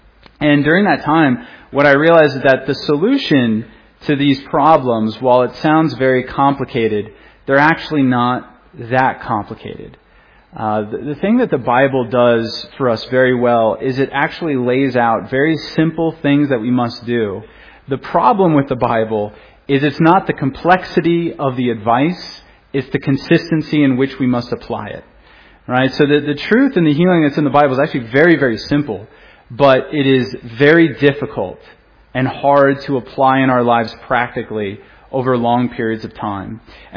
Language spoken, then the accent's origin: English; Tucson, Arizona, United States; I'm from Tucson, Arizona, so it's really nice to be out here.